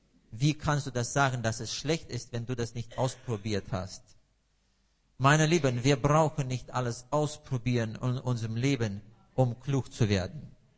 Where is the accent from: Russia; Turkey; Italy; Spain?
Russia; now in Germany; Ich sage immer, dort in Russland waren wir immer die Deutschen, die Faschisten. Und als die Grenzen dann aufgingen und wir nach Deutschland konnten, und hier sind wir die Russen.